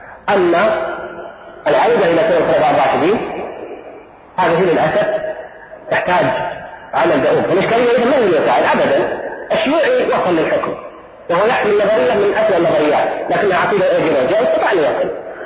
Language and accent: Arabic; Kuwait; عندنا في الكويت في حركة نشطة من 40 سنة